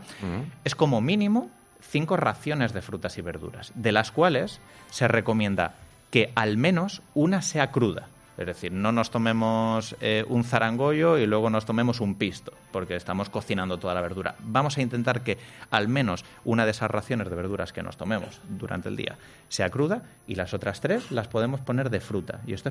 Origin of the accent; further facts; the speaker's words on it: Castilla-La Mancha, Spain; La harina, yo que soy manchego, tierra de molinos